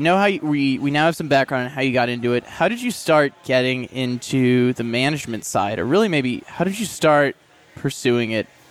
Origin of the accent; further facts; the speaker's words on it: St. Louis, Missouri, United States; because I missed that boat when I was growing up in St. Louis.